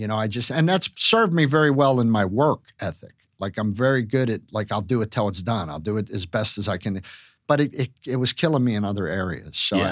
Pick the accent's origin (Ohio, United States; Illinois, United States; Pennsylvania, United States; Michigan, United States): Pennsylvania, United States; Pittsburgh; growing up in Pittsburgh, you know, they think a salad is a topping for a hamburger.